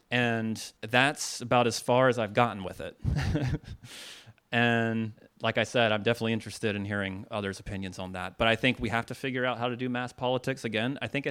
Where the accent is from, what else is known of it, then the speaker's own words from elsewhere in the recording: Chicago, Illinois, United States; You know, I'm from Chicago, and I work within the community organizing tradition out there